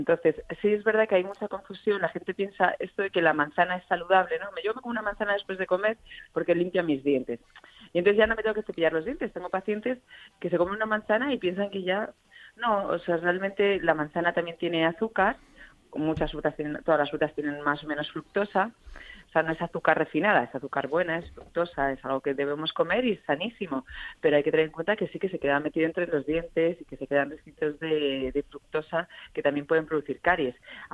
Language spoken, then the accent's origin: Spanish; Teruel, Aragon, Spain; con ese melocotón de Calanda, yo que soy de Teruel